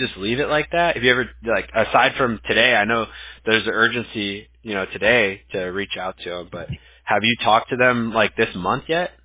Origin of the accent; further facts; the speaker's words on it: Huntington Beach, California, United States; now in Newport Beach, United States; But yeah, I live in Newport now. I'm a Huntington Beach native myself, so I grew up in Huntington Beach.